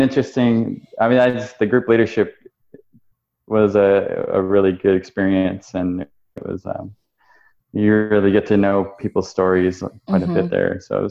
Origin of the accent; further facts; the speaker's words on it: Alaska, United States; also born or lived in Utah; Actually, I was born in Utah, and I lived there until I was about 6 years old. And so kind of a big change moment for me was moving from Utah to Alaska, to a small village where my mom's from. So I'm an Inupiat tribe member.